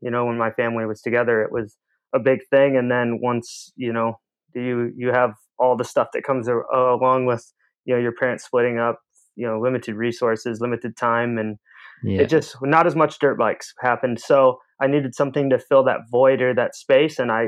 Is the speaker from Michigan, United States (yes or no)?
yes; Michigan, United States; So I grew up in Michigan, which is, if no one, knows about the Midwest or the USA, it's literally as flat as a board.